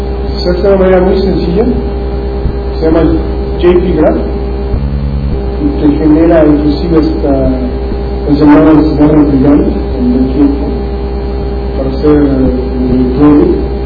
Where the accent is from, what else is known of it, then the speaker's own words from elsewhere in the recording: Mexico; yo soy de México.